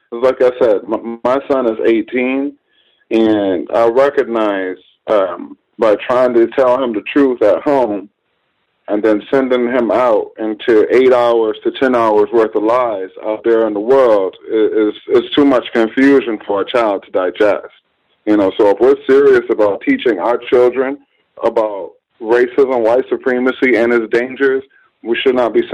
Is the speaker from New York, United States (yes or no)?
yes; New York, United States; now in Miami, United States; I'm from New York. I came down here from New York.